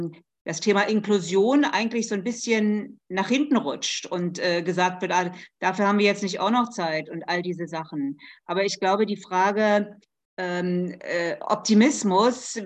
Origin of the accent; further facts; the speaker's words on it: Mecklenburg-Vorpommern, Germany; ich komme zum Beispiel aus Mecklenburg-Vorpommern